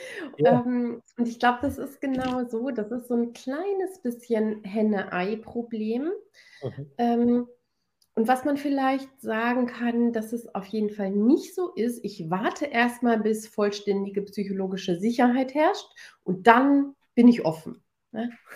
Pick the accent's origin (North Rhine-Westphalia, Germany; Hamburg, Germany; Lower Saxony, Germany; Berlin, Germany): Hamburg, Germany; ich komme aus Hamburg